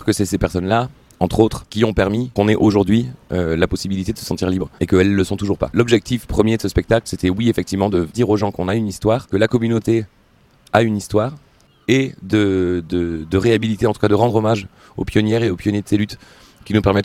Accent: Bordeaux, Nouvelle-Aquitaine, France; Moi je suis originaire de Bordeaux. À Bordeaux j'ai fait la fac d'art du spectacle, j'ai fait le conservatoire de Bordeaux et après je suis parti à Lyon

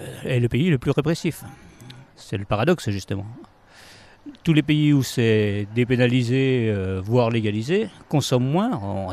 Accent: France; bon, je suis Français

